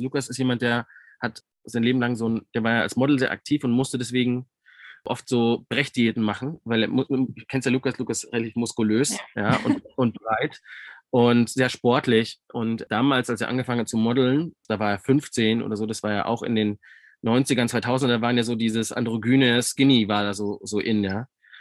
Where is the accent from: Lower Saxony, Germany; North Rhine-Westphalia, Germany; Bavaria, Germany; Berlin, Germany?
Bavaria, Germany; vor allem nicht in Bayern oder aus dem Chiemgau, wo ich herkomme